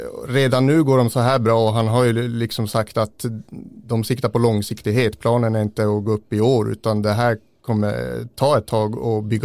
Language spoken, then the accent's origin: Swedish; Norrbotten County, Sweden; Nej, skämt åsido, det är bara några mil söder om Gällivare.